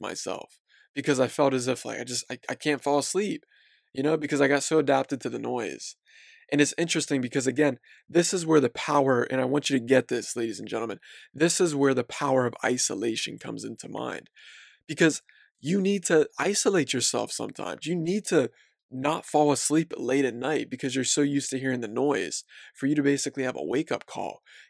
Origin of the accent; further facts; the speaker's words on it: Chambersburg, Pennsylvania, United States; I'm from Pennsylvania. I'm from a very conservative town called Chambersburg, Pennsylvania.